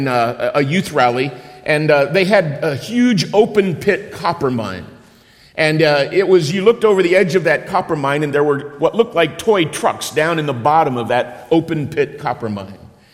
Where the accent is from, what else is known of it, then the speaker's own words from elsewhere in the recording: Phoenix, Arizona, United States; we were back in my hometown of Phoenix, Arizona.